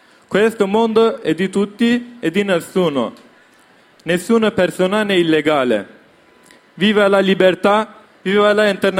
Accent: Dersim, Tunceli Province, Turkey; Italian is a second language; now in Italy; Io vengo dal Kurdistan, parte Turchia.

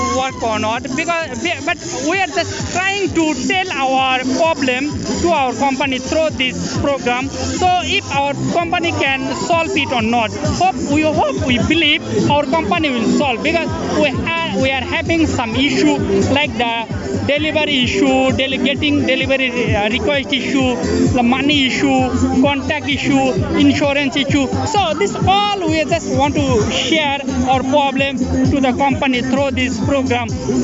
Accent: Bangladesh; English is a second language; I am from Bangladesh.

